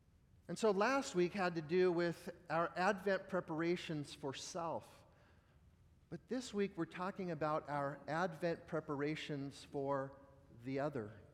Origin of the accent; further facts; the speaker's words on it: California, United States; We're from California and we don't really do snow well.